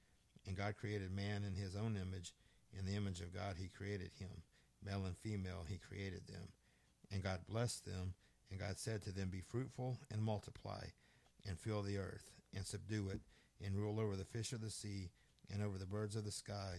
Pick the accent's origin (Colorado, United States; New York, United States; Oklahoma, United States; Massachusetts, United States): Oklahoma, United States; Elk City; And I said, well, I'm from Elk City.